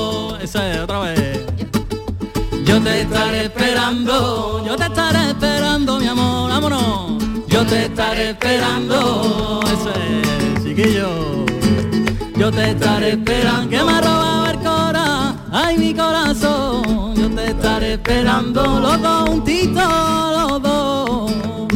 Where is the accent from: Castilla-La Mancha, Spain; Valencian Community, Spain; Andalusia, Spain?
Andalusia, Spain; Fuente de Andalucía; mis dos compadres que son madrileños y yo que soy de aquí de Fuente de Andalucía, de Sevilla.